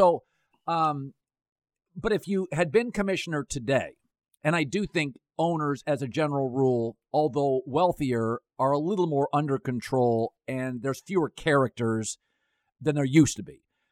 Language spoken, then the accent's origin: English; Las Vegas, Nevada, United States; So I grew up in Vegas, so I'm comfortable mm-hmm. with it.